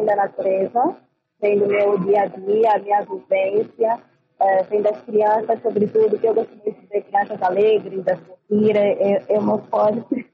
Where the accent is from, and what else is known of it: Angola